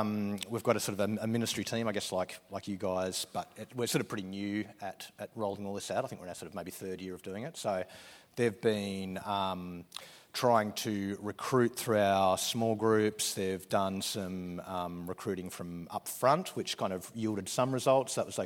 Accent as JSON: {"language": "English", "region": "Tasmania", "country": "Australia", "said": "I'm from Tasmania, from Summerlees Church down there."}